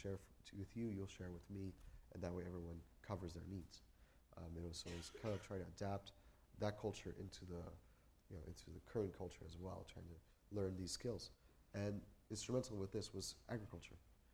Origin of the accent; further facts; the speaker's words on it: Paraguay; also born or lived in United States; We moved back to Paraguay in 98. I was born in Paraguay, but kind of grew up a little bit in the States. So I don't really know what my mother tongue is because I kind of grew up in the States, but we always speak Spanish in the house